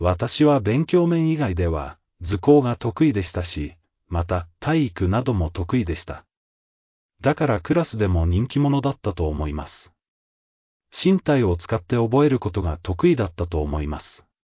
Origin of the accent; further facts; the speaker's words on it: Kyushu, Japan; 私は九州の田舎で生まれ育ち、今でもその土地の近くで仕事をしています。